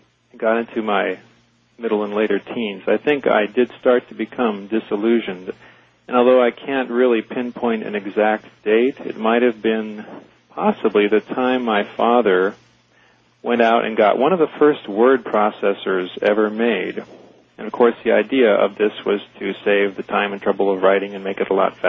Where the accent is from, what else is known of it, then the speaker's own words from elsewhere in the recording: Topeka, Kansas, United States; if you had seen me in my early days where I grew up in Topeka, Kansas